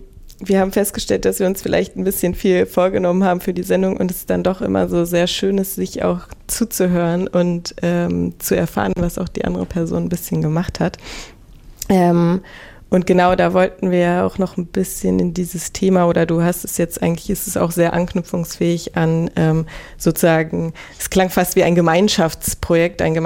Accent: West Germany, Germany; aus Magdeburg und ich bin aber im Westen aufgewachsen, meine Mama ist dann auch in den Westen gezogen

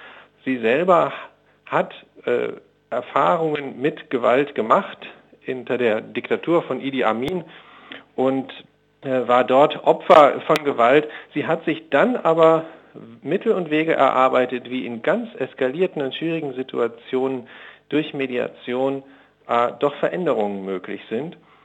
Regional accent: Berlin, Germany; Wenn ich das jetzt für mich, ich bin Berliner, überlege, ich wohne in der Nähe des Mauerparks

